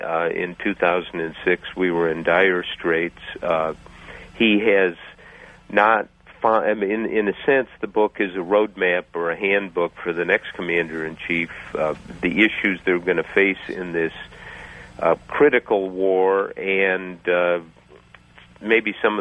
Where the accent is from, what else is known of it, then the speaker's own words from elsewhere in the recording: Wheaton, Illinois, United States; I was raised in Chicago, out in Wheaton in DuPage County